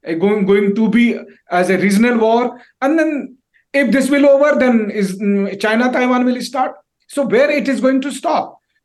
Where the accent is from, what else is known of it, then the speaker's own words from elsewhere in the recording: India; first language Hindi; English is a second language; because Hindi is my mother tongue